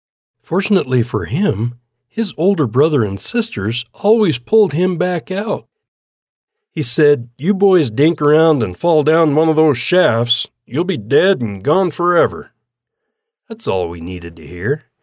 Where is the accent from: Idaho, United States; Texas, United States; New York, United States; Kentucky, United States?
Idaho, United States; Salmon; Growing up in Salmon, Idaho, my schooling started early.